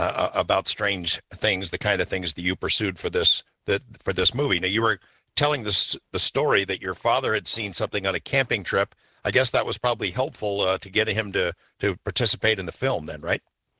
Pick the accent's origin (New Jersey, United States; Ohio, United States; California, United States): New Jersey, United States; born there; I was born in New Jersey, right in that general area